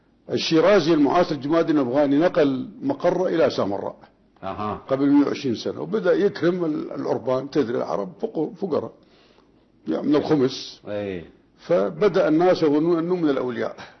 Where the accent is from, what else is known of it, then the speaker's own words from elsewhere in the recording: Iraq; moved away; أعرف أنا أنفاس العراق من الجنوب إلى الشمال، عاصرت يعني ولو صار لي 50 سنة ما زرت العراق يعني. ولكن أعرف قومي وبلدي معرفة تامة، يعني عشت وياهم بالجنوب، عشت عند الأكراد، وعشت بالوسط